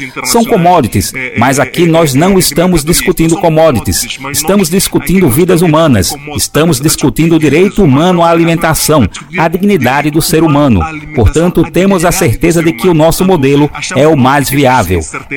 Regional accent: Mozambique; eu venho de Moçambique

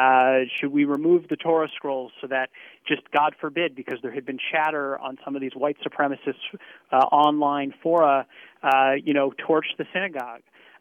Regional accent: West Bloomfield, Michigan, United States; Speaking personally, I grew up here. I'm from West Bloomfield. I went to day school here.

